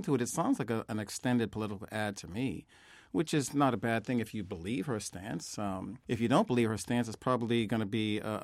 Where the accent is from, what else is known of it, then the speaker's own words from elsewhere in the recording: United States; I'm an American, and I have an American story.